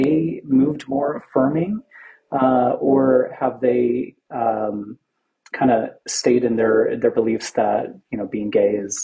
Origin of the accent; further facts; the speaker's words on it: Indiana, United States; also born or lived in Michigan; I was born in Michigan, so. Got I was it. Raised in Indiana.